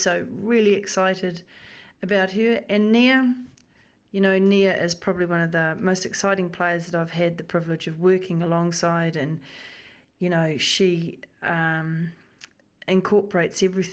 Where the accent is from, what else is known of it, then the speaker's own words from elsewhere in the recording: Wales, United Kingdom; And obviously being Welsh, you know